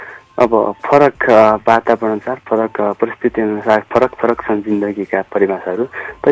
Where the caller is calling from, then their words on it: Darjeeling, West Bengal, India; दार्जिलिङबाट